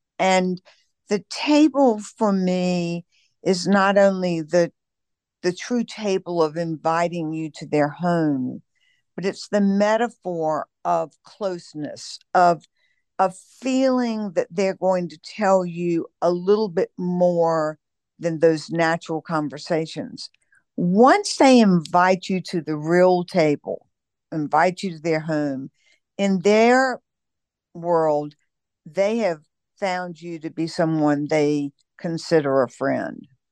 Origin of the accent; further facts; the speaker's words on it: the South, United States; The biggest thing that I found as a Southerner being in Italy